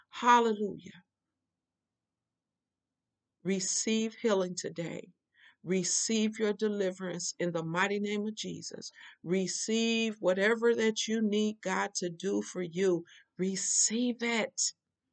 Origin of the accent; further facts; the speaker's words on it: Michigan, United States; Well, it's noon now where I am. I'm from Michigan, and it is noon right now.